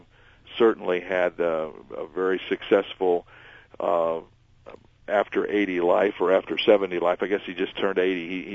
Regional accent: Toledo, Ohio, United States; also born or lived in Dayton, United States; I was born in Mercy Hospital in Toledo, Ohio. My dad at the time was the pastor of the Emmanuel Baptist Church in Toledo, and I lived there for 11 years, and my father took a ministry in Dayton, Ohio, and we moved there

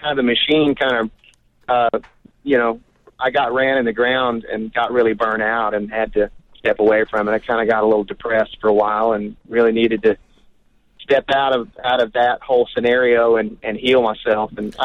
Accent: Oklahoma, United States; There's a good chance, yeah, because I'm from Oklahoma, so I'm a cowboy at heart.

